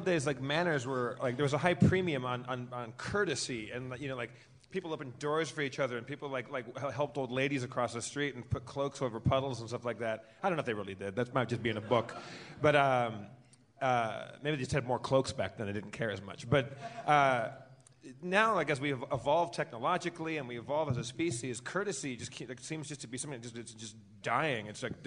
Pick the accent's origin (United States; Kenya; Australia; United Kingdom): United States; California; we came up to Utah from Southern California to on a ski trip.